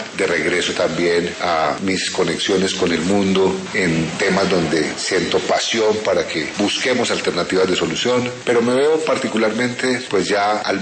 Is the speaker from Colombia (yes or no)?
yes; Colombia; como un colombiano que no perderá la esperanza